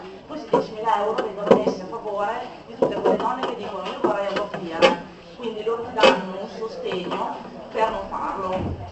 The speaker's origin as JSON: {"language": "Italian", "town": "Reggio Emilia", "region": "Emilia-Romagna", "country": "Italy", "said": "sono di Reggio Emilia."}